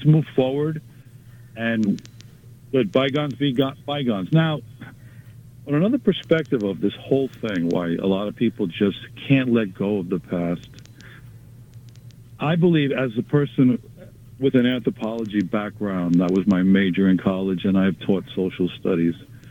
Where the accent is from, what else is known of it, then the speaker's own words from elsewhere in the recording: New York, United States; I have family in Europe, and I'm American, born and raised here in the New York vicinity.